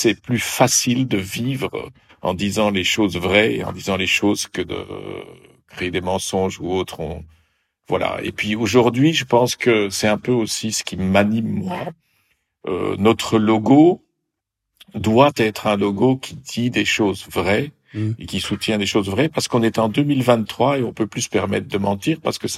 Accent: Belgium; born there; parce que je suis né d'un père hollandais en Belgique et habitant en partie à Paris, en partie à Bruxelles.

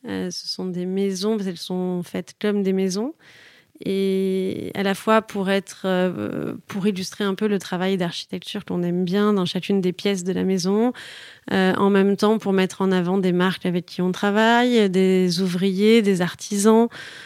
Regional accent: Toulouse, Occitanie, France; Toulouse, moi, je suis toulousaine, donc c'était un peu naturel pour moi.

